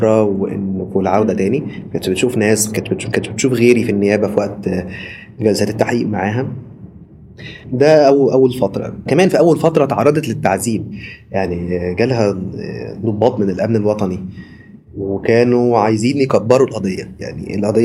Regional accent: Egypt; إحنا عندنا في مصر للأسف الشديد السلطة التنفيذية والجهات الأمنية هما بيتحكموا في كل شيء

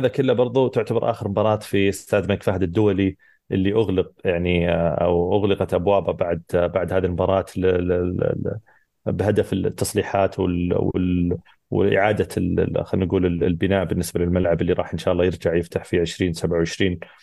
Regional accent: Saudi Arabia; احنا مبسوطين اكيد كسعوديين

